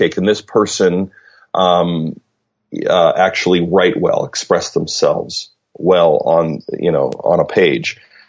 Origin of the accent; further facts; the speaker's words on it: Canada; I grew up in Canada